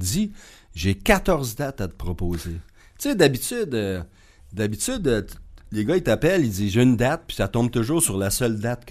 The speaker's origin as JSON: {"language": "French", "region": "Quebec", "country": "Canada", "said": "Il y a toi, breton, moi, à Québec, puis il y a le belge en face de moi."}